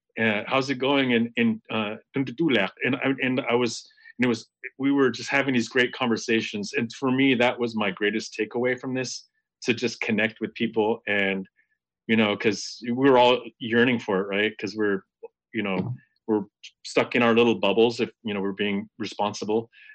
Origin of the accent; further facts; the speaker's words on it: Bethel, Alaska, United States; I was showing her and Heather my hometown. And this, you know, it was in my hometown, in Bethel, in Montpellier.